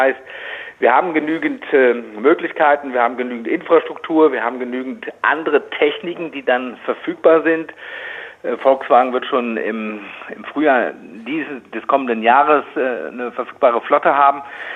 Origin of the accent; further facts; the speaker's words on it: Berlin, Germany; Und da müssen wir uns als Berliner sagen, und es kommt ja noch dazu, dass wir in Berlin ein wunderbares öffentliches Personenverkehrsnetz haben.